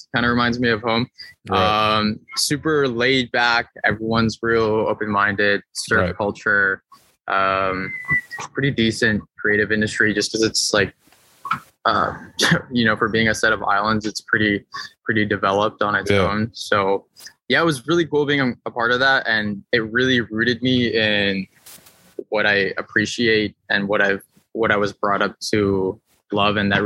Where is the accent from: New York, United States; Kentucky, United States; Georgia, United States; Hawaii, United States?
Hawaii, United States; growing up in Hawaii, it almost kind of brought that sense of island fever where you're just in one place for such a long time.